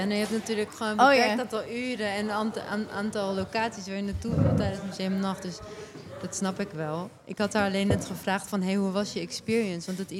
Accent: Turkey; Ik ben een Turkse vrouw met een Alevi achtergrond.

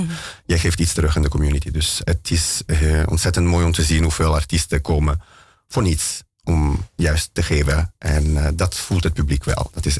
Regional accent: Italy; also born or lived in Arnhem; now in Amsterdam, Netherlands; Ik kom oorspronkelijk uit Italië. Maar ik woon al 23 jaar in Nederland. En 5 jaar in Amsterdam.

